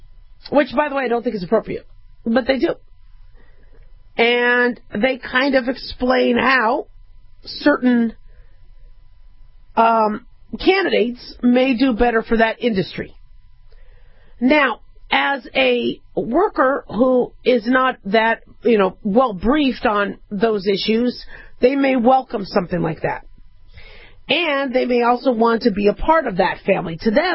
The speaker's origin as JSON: {"language": "English", "country": "United States", "said": "But it was very easy for me to align my, you know, tribalism as being an American."}